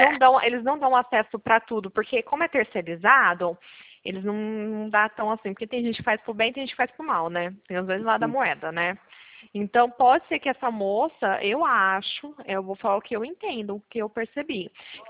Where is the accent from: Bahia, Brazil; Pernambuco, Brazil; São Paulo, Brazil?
São Paulo, Brazil; Pirassununga; eu moro aqui no interior, né? Eu sou de Pirassununga, meu marido trabalha na 51, que é a terra da cachaça.